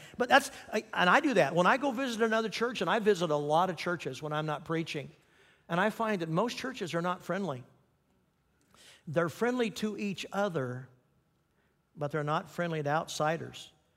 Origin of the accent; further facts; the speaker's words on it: Kansas, United States; For example, if they're from Kansas, where I grew up, I'd sa